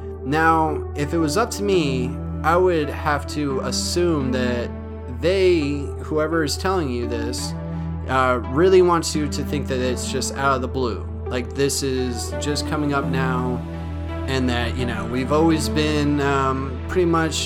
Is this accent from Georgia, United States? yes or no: no; Maine, United States; born there; now in Alabama, United States; I wasn't born here. I was born in Maine. I moved down to the state of Alabama around early 2000.